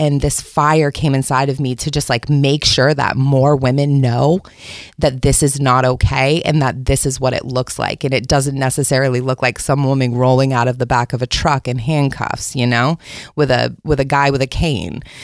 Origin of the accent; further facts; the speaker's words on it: Rockland, Maine, United States; born there; Okay. So I was born in in Rockland, the St. George area. And I moved around a lot.